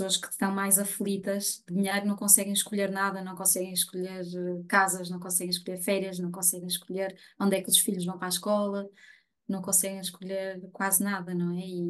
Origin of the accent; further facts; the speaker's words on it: Porto, Portugal; eu sou do Porto, e moro no centro do Porto